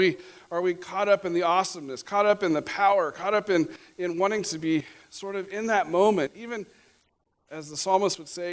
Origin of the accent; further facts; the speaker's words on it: El Dorado, Kansas, United States; I was standing on Central Avenue in my hometown of El Dorado, Kansas.